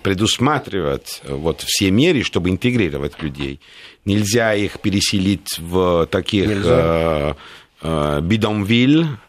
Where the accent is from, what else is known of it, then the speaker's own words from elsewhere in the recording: Naples, Campania, Italy; Russian is a second language; Я сам из Неаполя, поэтому...